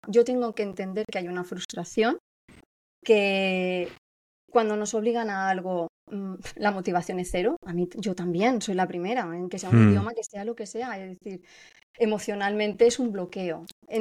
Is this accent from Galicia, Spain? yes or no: no; Pedreguer, Valencian Community, Spain; Depende de la zona de la comunidad valenciana. Yo soy de Pedreguer.